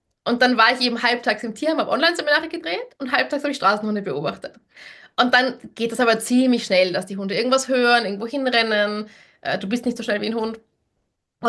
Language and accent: German; Austria; Ich bin aus Österreich ursprünglich.